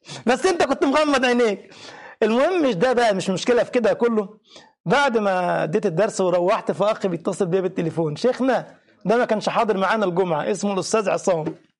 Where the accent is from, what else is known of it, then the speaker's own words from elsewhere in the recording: Cairo, Cairo Governorate, Egypt; انا من القاهرة والسويس دي سفر